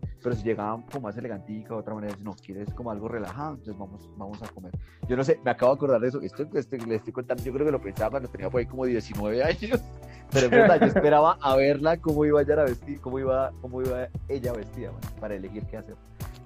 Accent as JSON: {"language": "Spanish", "town": "Bucaramanga", "region": "Santander", "country": "Colombia", "tie": "born or raised there", "said": "en mi adolescencia en Bucaramanga, donde todo es cerquita."}